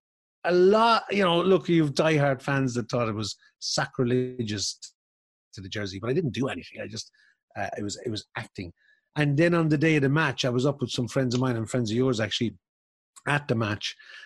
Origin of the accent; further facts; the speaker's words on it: Thurles, Munster, Ireland; I grew up in Thurles on Kickham Street